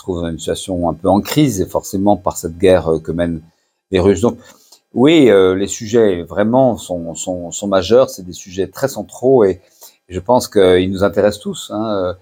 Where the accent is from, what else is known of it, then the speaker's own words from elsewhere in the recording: France; Nous sommes Français, nous avons un territoire de 500 000 km² de terre